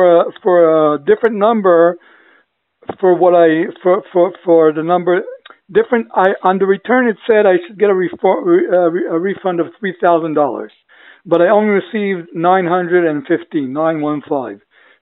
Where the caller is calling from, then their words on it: Israel; I'm calling from Israel.